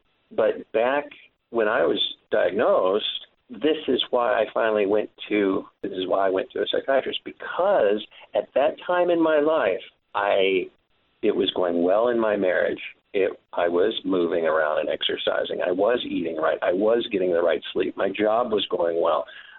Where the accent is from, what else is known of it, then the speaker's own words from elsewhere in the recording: California, United States; because I was raised in California